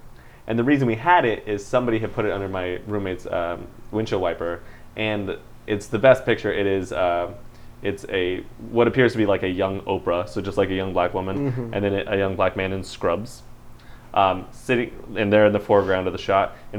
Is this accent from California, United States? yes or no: yes; California, United States; like, I grew up in the Central Valley, so a lot of, like, the people that I knew, the adults, were drinking, like, mudslide and wine coolers